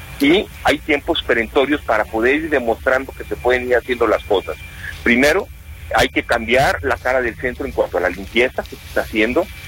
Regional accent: Guadalajara, Jalisco, Mexico; nosotros como sociedad, como tapatíos, como miembros de una ciudad de 5 millones de habitantes

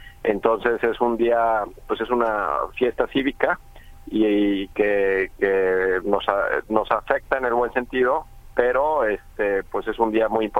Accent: Jalisco, Mexico; Es el gran reto que tenemos como mexicanos, como jaliscienses, que la gente salga a votar.

